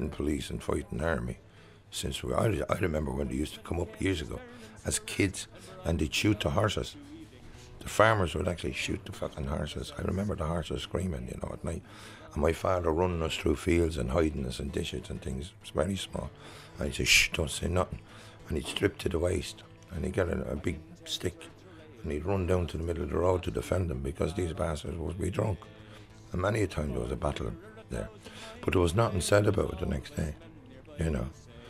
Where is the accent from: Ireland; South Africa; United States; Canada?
Ireland; Ireland is what we are, you know. I mean, we're Irish. And we never lost our wildness.